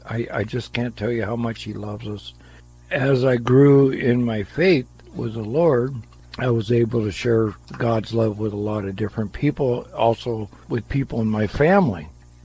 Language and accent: English; California, United States; moved away; I was from Southern California to the Northwest, and I just had nobody to talk to about anything.